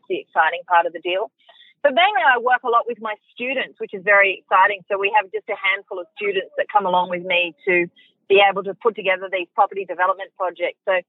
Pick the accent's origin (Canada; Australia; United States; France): Australia; Sydney, New South Wales; So I grew up out in Western Sydney